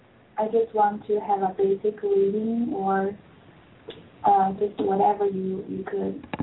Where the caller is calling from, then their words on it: Orlando, Florida, United States; I'm actually calling from Orlando.